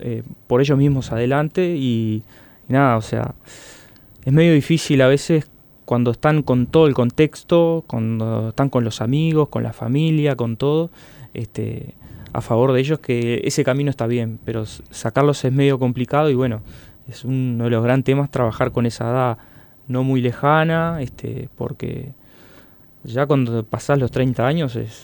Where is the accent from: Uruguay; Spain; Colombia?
Uruguay; Rivera; now in Montevideo, Uruguay; O sea, yo cuando vine acá, que llegué de Rivera, miraba la escalera mecánica